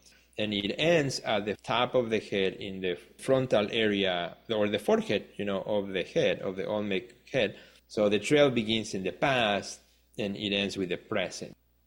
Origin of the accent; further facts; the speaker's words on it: Mexico; into my own culture growing up in Mexico